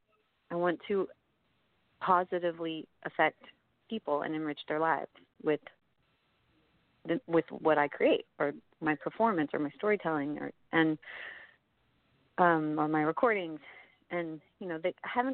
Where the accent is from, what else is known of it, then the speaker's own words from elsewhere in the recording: Houston, Texas, United States; now in Austin, United States; Because, you know, I grew up in Houston, and I love being in the Austin music community.